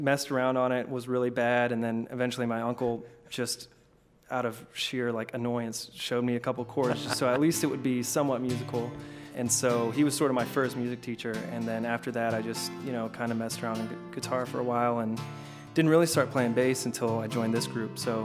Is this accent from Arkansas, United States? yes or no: yes; Arkansas, United States; I'm from Arkansas. I transferred here in 2015. I'm a guitar major at U of L.